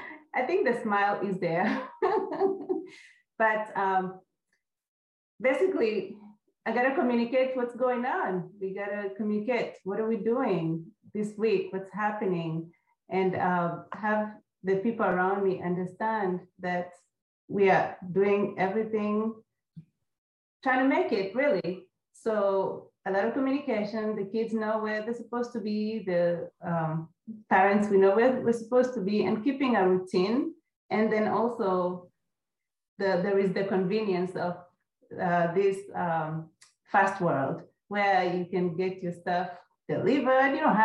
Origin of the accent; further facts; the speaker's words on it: Kenya; now in North Carolina, United States; So I have been in North Carolina for about 23 years now. I'm originally from Kenya. Came to this country about 23 years ago.